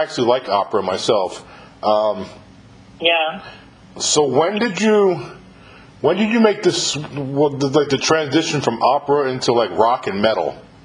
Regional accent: New York, United States; accent: New York; I'm from New York originally, so I have a little bit of a New York accent. I live in the South, but I live in the South now

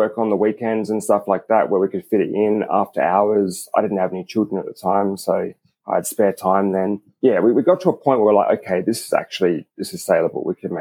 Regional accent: Australia; But for us, being Australian, and it made sense.

